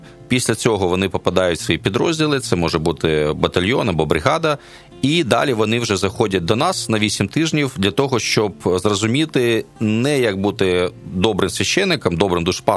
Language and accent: Ukrainian; Mykolaiv, Mykolaiv Oblast, Ukraine; born there; Я народився в місті Миколаїв на півдні України.